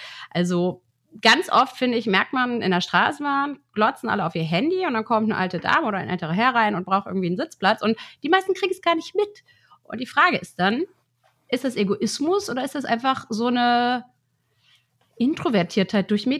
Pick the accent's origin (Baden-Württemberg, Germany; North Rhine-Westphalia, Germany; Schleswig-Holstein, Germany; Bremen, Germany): North Rhine-Westphalia, Germany; Cologne; Ich komme aus Köln